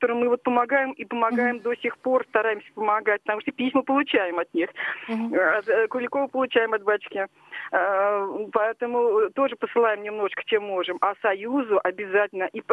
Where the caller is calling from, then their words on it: Moscow Oblast, Russia; мы из Подмосковья.